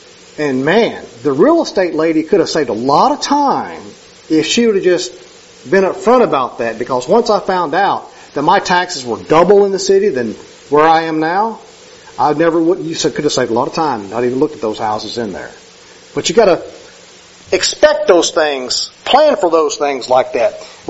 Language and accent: English; Cleveland, Mississippi, United States; I grew up in Cleveland, Mississippi. That's a Delta region where they got a bunch of rice fields.